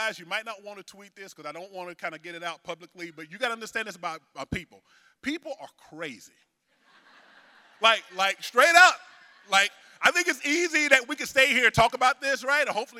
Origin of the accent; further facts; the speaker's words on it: North Carolina, United States; moved away as an adult; also born or lived in Atlanta; And we're both originally from North Carolina.